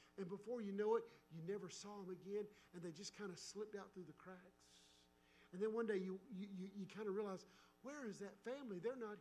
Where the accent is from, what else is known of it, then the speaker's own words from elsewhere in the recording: the South, United States; I'm a Southern redneck. I was born and raised in the South, and I proudly claim my heritage